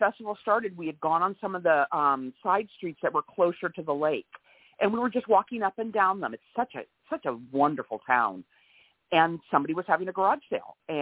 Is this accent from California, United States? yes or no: yes; California, United States; Oh, you know, here I am from California coming back out there